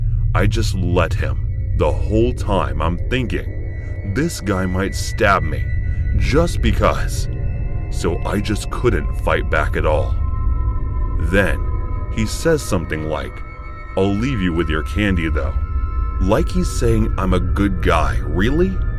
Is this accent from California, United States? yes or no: yes; Fontana, California, United States; I'm 12 years old, growing up in Fontana, California.